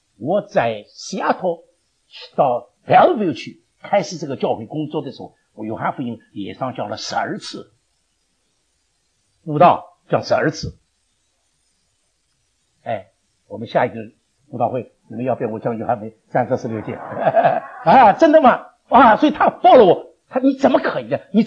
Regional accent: China; 在我们中国人教在我们神学院里做见证很特别的嘛

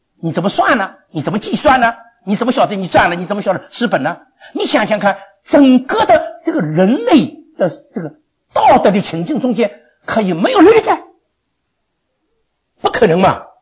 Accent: China; 因为我们中国人确实相信，不管是自然界，不管是这个人文界，一定这个天地之间形而上的形而下的，一定有一个行走的律在管理这件事。

